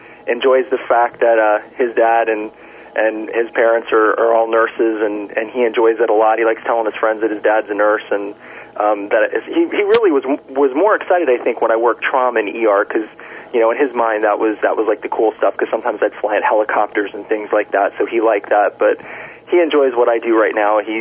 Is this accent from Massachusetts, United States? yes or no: no; Miami, Florida, United States; also born or lived in New York; from I think around 1968 when we moved to Miami from New York till he passed away in 1990. So I grew up kind of sometimes going to work with my dad